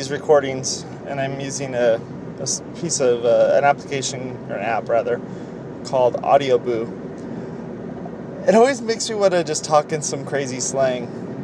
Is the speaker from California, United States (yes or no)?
yes; Fontana, California, United States; I grew up in Fontana, California.